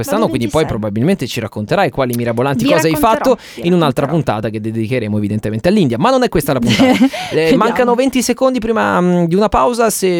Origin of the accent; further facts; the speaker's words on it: Taranto, Apulia, Italy; now in Milan, Italy; noi vi parliamo da Milano, Giulia è del nord, di Parma, io sono di Taranto, quindi sono pugliese